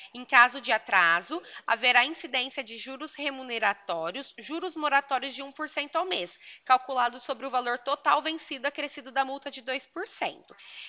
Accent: Porto Ferreira, São Paulo, Brazil; eu sou de Porto Ferreira, aqui do lado de Pirassununga

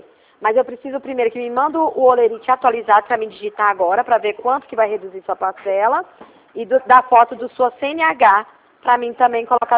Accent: Ribeirão Preto, São Paulo, Brazil; Eu sou de Ribeirão Preto.

